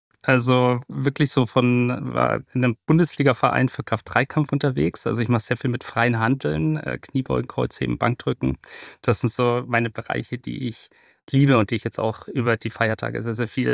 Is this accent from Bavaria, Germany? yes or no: yes; Munich, Bavaria, Germany; Ich bin im Westen aufgewachsen ursprünglich und dann haben wir uns gesagt, ach Mensch, komm, wollen wir doch mal die Stadt neu erleben von einer neuen Seite. Und dann haben wir es genauso wahrgemacht und jetzt leben wir ganz im Osten von München.